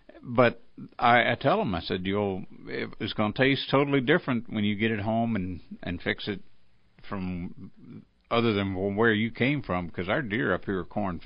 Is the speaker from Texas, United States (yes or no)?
yes; Texas, United States; which I grew up in Texas, hunting deer in Texas, and came up here and I was in college